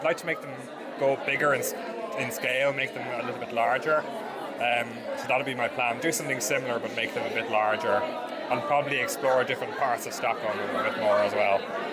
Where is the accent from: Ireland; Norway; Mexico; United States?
Ireland; Bray, Leinster; Bray. In County Wicklow.